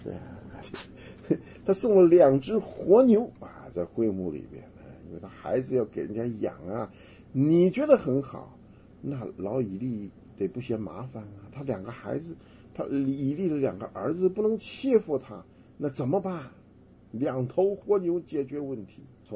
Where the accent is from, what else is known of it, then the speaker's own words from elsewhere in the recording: China; 我们中国人有句话叫做“睹物思人”